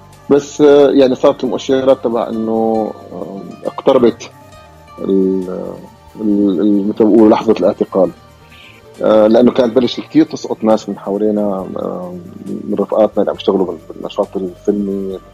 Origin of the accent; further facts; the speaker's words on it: Homs, Homs Governorate, Syria; احنا خرجت أنا من حمص